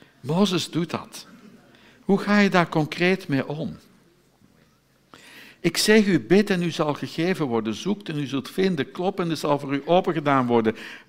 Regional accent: Netherlands; Gelukkig zijn wij Nederlanders nooit halsstarrig.

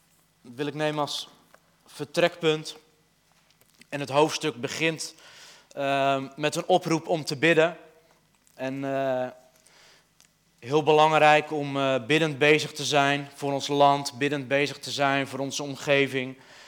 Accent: South Holland, Netherlands; Ik kom uit de Hoekse Waard oorspronkelijk.

